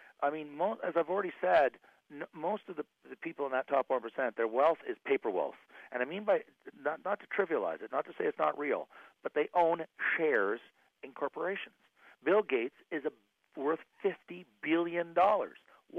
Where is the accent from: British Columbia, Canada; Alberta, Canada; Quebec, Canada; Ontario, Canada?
Ontario, Canada; Ottawa; I'm not from Toronto, by the way. I'm from Ottawa.